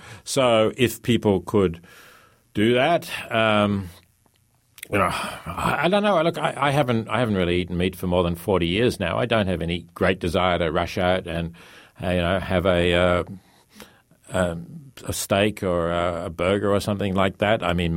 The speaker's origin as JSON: {"language": "English", "country": "Australia", "tie": "born or raised there", "also_born_or_lived": "Oxford", "moved": "as an adult", "said": "I grew up in Australia, which is a country that, you know, is a big meat producer, has good quality meat, fairly cheap."}